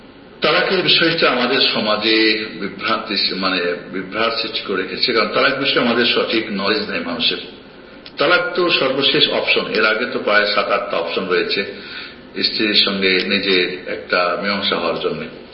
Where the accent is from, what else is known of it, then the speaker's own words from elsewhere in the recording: Dinajpur, Rangpur Division, Bangladesh; আমার দেশের বাড়ি দিনাজপুর।